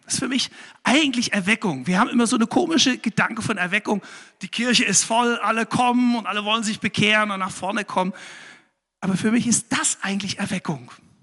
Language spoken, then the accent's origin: German; Saxony, Germany; Ich bin in Sachsen auf dem Dorf aufgewachsen.